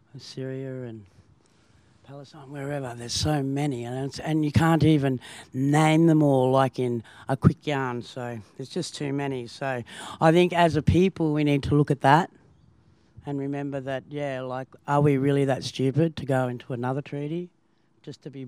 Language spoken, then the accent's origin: English; Queensland, Australia; I'm from Queensland, so yeah, I tell people that aren't from this country that it's like the deep south in America.